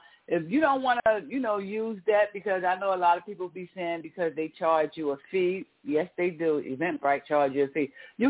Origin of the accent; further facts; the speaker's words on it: Newark, New Jersey, United States; born and raised in Newark, New Jersey.